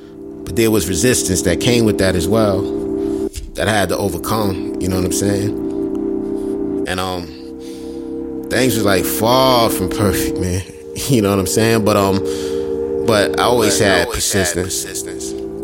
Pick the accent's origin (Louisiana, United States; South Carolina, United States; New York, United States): New York, United States; Queens; You know, I grew up in Southside Jamaica, Queens. Right off of 125, man, and on Suffern Boulevard. It's like right across the street from Daisy Park.